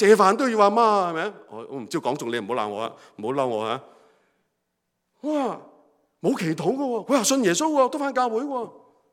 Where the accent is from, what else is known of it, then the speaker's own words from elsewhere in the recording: Hong Kong; 这个的聪明呢不是我们香港人所说的聪明